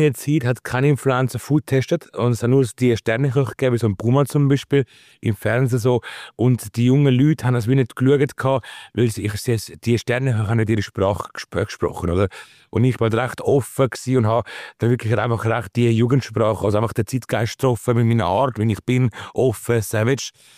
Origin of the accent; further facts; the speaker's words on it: Zurich, Switzerland; Nein, ich liebe Thurgau nicht, ich bin Zürcher.